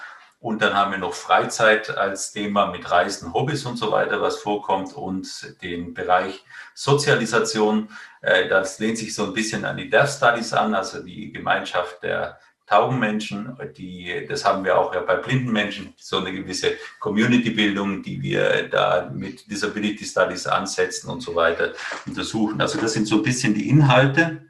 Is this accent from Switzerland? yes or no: no; Italy; now in Germany; Ich bin ursprünglich aus Italien